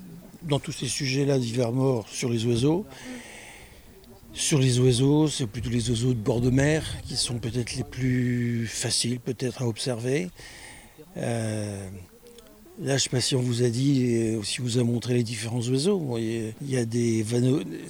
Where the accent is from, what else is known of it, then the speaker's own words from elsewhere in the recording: Saint-Brieuc, Brittany, France; born there; je suis né à Saint-Brieuc.